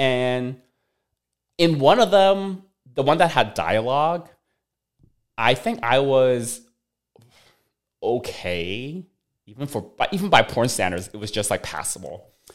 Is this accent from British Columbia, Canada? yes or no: yes; Vancouver, British Columbia, Canada; moved away as an adult; now in United States; I moved out of my parents' place out of college, and they lived in Vancouver in Canada, so, but when I moved from Vancouver to California to take my first full-time job in Silicon Valley